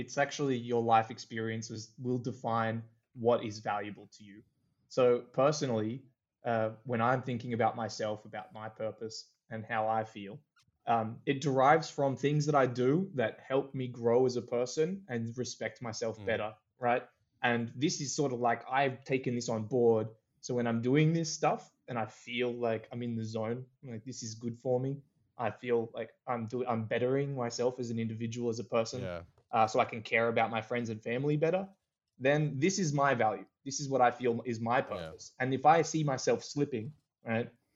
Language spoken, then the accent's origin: English; Canberra, Australian Capital Territory, Australia; Us Canberrans don't really have one, I think, because a lot of people, when I speak in my accent, a lot of people are like, where are you from?